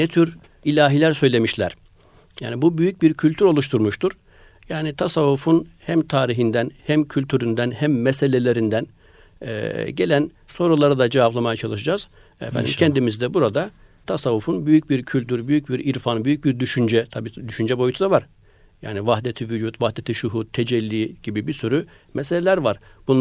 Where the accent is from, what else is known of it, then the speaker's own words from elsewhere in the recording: Bandırma, Balıkesir, Turkey; born there; now in Istanbul, Turkey; 1971 Bandırma doğumluyum. 1993'te Marmara Üniversitesi İlahiyat Fakültesini bitirdim.